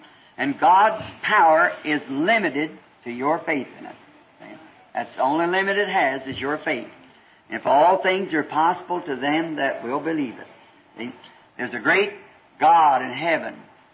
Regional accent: the South, United States; But I'm just a Southerner and kind of slow, you know

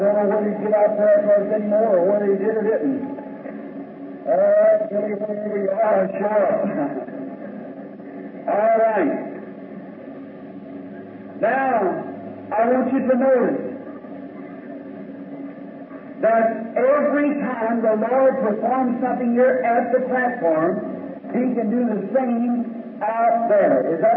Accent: Ireland

